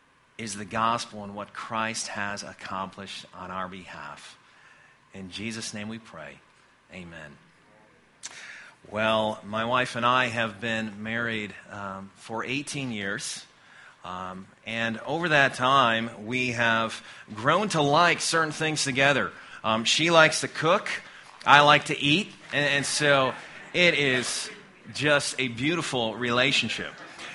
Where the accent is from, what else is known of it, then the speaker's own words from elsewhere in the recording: Midwest, United States; growing up in the Midwest, I would have thought that was kind of scary